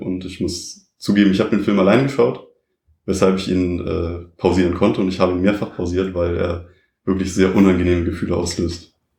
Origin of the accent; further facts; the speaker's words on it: Hamburg, Germany; now in Kiel, Germany; ich komme ursprünglich aus Hamburg, studiere jetzt aber Freie Kunst in Kiel